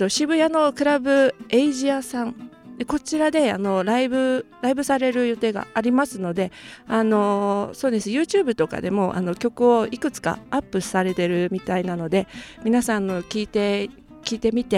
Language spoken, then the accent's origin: Japanese; Kyushu, Japan; now in Tokyo, Japan; あと私九州出身なんですけど